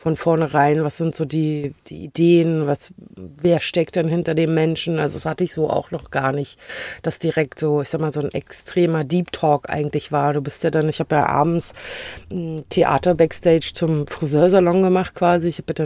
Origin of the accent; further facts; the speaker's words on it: Berlin, Germany; Also ich bin ja Berlinerin.